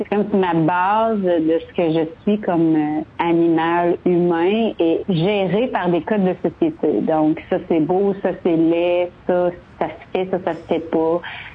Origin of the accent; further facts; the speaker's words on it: Quebec, Canada; accent: Quebec French; mon accent québécois